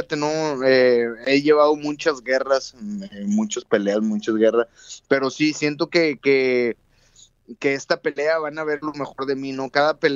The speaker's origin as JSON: {"language": "Spanish", "country": "Mexico", "tie": "born or raised there", "said": "nacido y crecido en México."}